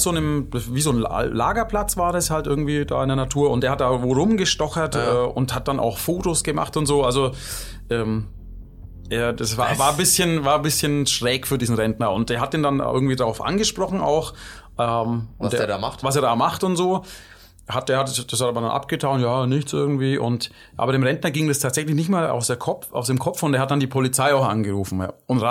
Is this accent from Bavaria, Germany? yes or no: yes; Bavaria, Germany; Ich finde, hier bei uns in Franken haben wir eh eine sehr, sehr schöne Gegend.